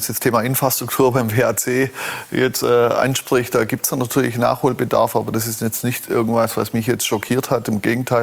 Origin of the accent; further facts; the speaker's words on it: Baden-Württemberg, Germany; ich komme aus Württemberg, also rund um Stuttgart